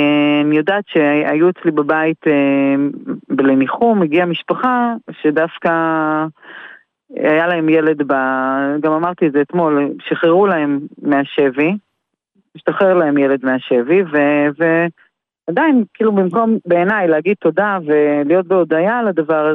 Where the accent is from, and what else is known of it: Haifa, Haifa District, Israel; born or raised there